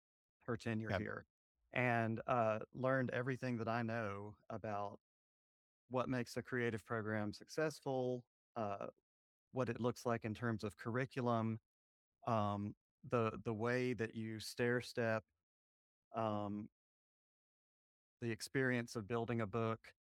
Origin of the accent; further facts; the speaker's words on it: Tuscaloosa, Alabama, United States; And Tuscaloosa is my hometown.